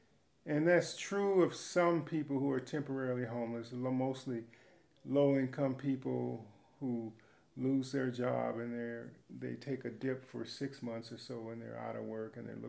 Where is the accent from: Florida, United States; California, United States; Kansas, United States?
Kansas, United States; Kansas City; I'm a Lutheran pastor. I grew up in Kansas City, Kansas.